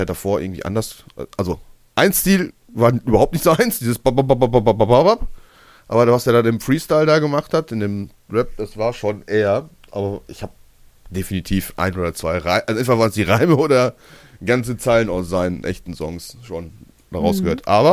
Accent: Bottrop, North Rhine-Westphalia, Germany; wir kommen ja aus Bottrop.

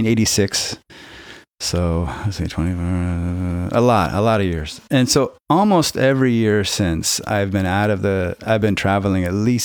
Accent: United States; It's, again, as an American, it's a very strange thing, I think.

